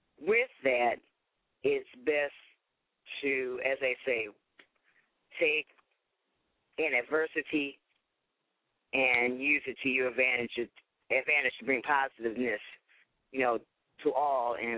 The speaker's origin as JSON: {"language": "English", "town": "Toledo", "region": "Ohio", "country": "United States", "said": "since I'm from Toledo, Ohio"}